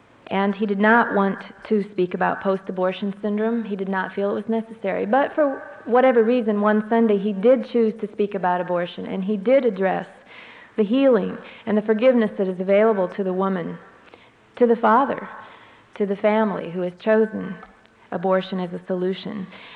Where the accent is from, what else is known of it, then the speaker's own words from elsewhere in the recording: Iowa, United States; I come from Iowa, the state where, like Missouri and like many of other Midwestern states, we still have the moral values and the good thinking, you know.